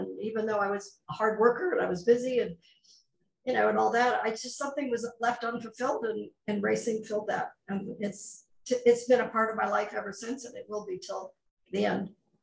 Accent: Ohio, United States; And so the gentleman that I married shortly then said, well, he's relocating to Florida. I grew up in Ohio.

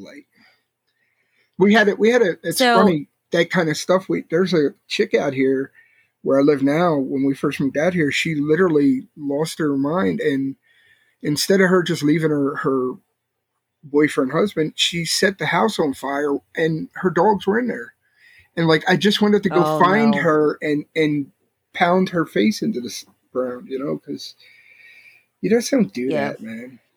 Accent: Philadelphia, Pennsylvania, United States; because I'm originally from Philadelphia

